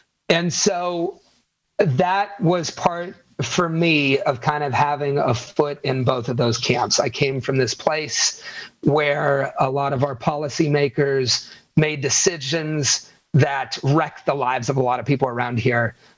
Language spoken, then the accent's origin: English; Ohio Valley, United States; I mean, I grew up here in the Ohio Valley on a farm.